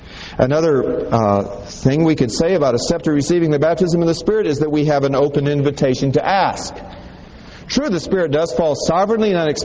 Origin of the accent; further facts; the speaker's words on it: Tibet, China; I was a kid growing up in Tibet, Tibetan demon worshippers spoke in tongues.